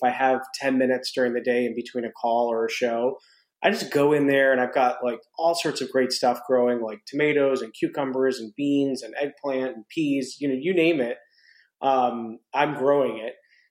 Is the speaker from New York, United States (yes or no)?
yes; New York City, New York, United States; now in East Hampton, United States; And I grew up in New York City, like born and raised on 27th Street. And, you know, I live in East Hampton now.